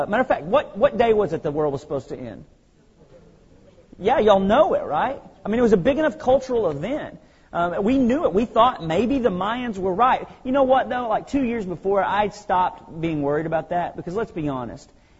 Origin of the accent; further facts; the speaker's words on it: Benton, Arkansas, United States; When I was 16 years old, growing up in Benton, Arkansas